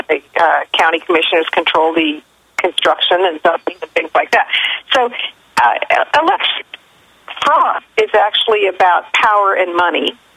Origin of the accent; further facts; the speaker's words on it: Washington, United States; Well, you know, I Washington State, my home state, I get to hang out there for a little while.